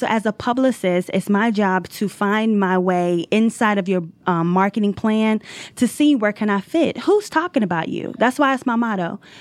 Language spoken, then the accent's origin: English; Biloxi, Mississippi, United States; moved away as an adult; now in Atlanta, United States; I am from Biloxi, Mississippi. I love the South. I moved to Atlanta a few years ago to finish my master's in business administration.